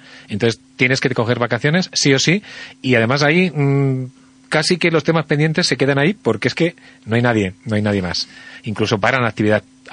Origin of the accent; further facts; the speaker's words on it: Castile, Spain; now in Madrid, Spain; A mí me encanta estar en mi pueblo, en la Castilla Profunda